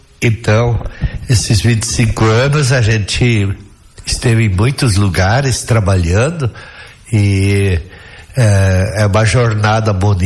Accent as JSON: {"language": "Portuguese", "town": "Saudades", "region": "Santa Catarina", "country": "Brazil", "tie": "born or raised there", "said": "eu fui ordenado padre em Saudades, que é a minha terra natal"}